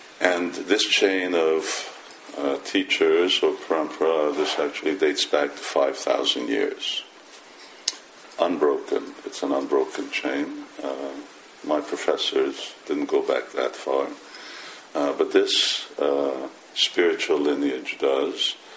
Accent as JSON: {"language": "English", "country": "Hungary", "also_born_or_lived": "United Kingdom", "said": "Originally, I'm from Hungary, and up until between 1980 and about 2005, I was based here in the UK."}